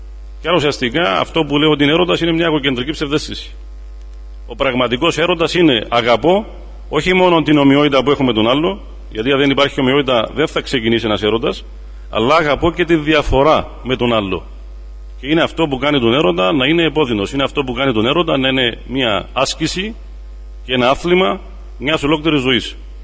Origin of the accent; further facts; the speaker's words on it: Limassol, Limassol District, Cyprus; Εγώ κατάγομαι από την Λεμεσό